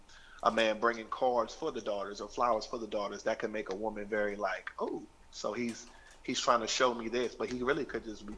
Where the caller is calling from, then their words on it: Robertson, Virginia, United States; I'm from Robertson, Virginia.